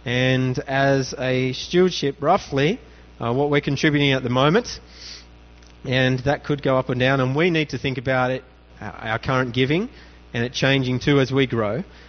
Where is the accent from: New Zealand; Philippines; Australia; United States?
Australia; one of the saddest days for me being an Australian was when we cut our foreign aid just to level our budget.